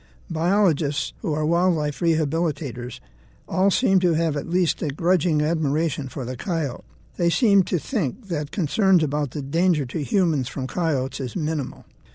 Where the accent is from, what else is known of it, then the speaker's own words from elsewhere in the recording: New York, United States; I grew up in the Ontario Lake Plains, about 35 miles west of Rochester.